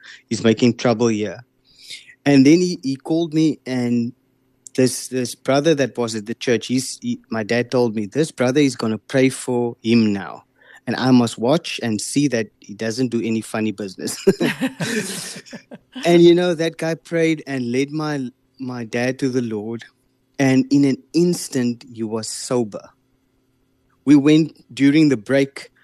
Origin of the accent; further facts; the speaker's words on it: Paarl, Western Cape, South Africa; But yeah, I'm from Paarl, yeah, in the Western Cape.